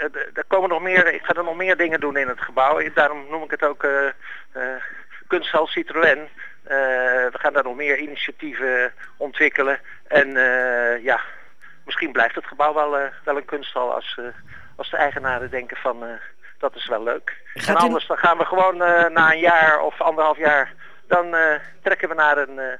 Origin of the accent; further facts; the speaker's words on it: Rotterdam, South Holland, Netherlands; Ik ben een Rotterdammer, dus je ziet hoe ze dat in Rotterdam gedaan hebben